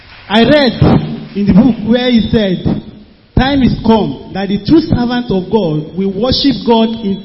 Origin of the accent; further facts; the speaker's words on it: Niger State, Nigeria; from Niger State.